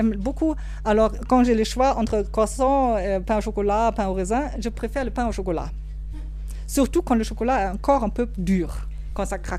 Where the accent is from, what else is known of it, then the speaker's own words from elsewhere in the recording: Germany; first language German; French is a second language; je viens de l'Allemagne, donc c'est mon chez-moi.